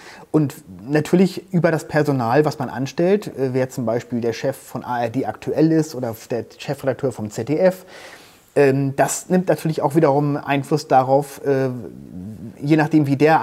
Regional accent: Hamburg, Germany; ich komme aus Hamburg, wie gesagt

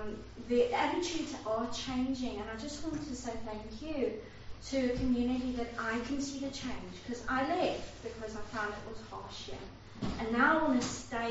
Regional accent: South Africa; now in Dunoon, United Kingdom; In 2005, I immigrated from South Africa and I came to Dunoon, and I found it to be a very harsh environment.

